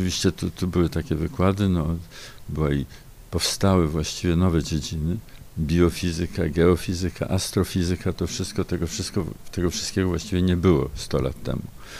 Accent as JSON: {"language": "Polish", "region": "Moscow", "country": "Russia", "tie": "born or raised there", "said": "dzieciństwo spędziłem w Moskwie, bo mój ojciec pracował w ambasadzie"}